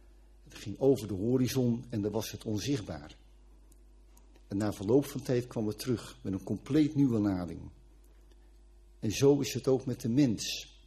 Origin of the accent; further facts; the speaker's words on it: Katwijk, South Holland, Netherlands; ik kom uit Katwijk, dat herken ik wel